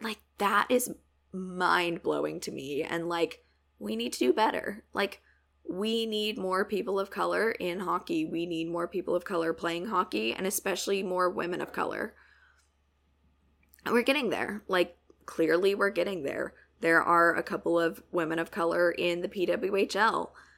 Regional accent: United States; I was cheering for the U.S. as I am an American.

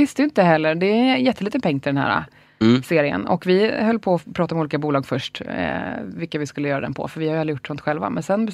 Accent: Stockholm, Stockholm County, Sweden; Jag är ju härifrån.

